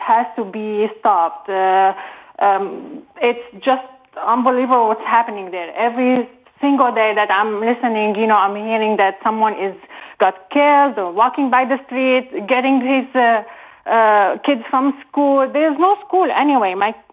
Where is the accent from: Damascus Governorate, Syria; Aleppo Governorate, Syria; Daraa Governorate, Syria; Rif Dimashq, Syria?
Aleppo Governorate, Syria; Aleppo; now in Boston, United States; So I'm originally from Aleppo, Syria.